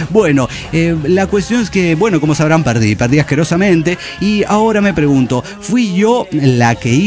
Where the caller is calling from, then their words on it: Villazón, Potosí, Bolivia; les escribo desde mi pueblo, Villazón, Bolivia, frontera con Argentina.